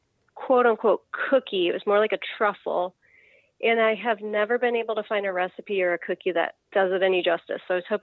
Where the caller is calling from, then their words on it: Columbus, Ohio, United States; Columbus, Ohio.